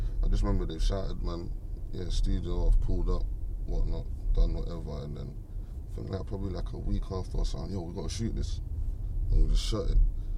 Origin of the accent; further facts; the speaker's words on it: Tottenham, London, United Kingdom; I was all around Tottenham. You get me? Like, I grew up in Phillip Lane, innit? It's literally like one road from the estate.